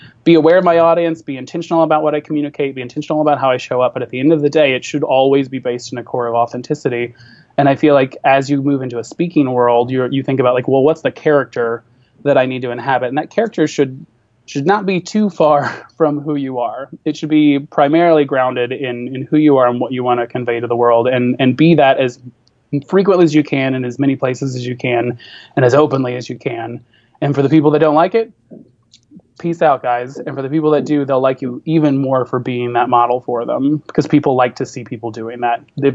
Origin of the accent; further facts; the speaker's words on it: the South, United States; I'm gay and I grew up in the South